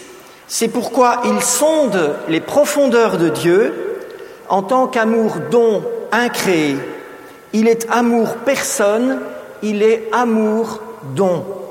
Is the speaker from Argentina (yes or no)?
no; Belgium; Touiller, comme on dit dans mon pays, parce qu'il a oublié de dire que je suis belge.